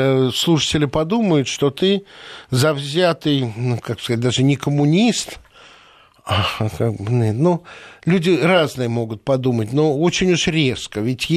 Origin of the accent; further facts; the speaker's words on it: Russia; И один испанец в очереди спрашивает, откуда я? Я ответил, что из России.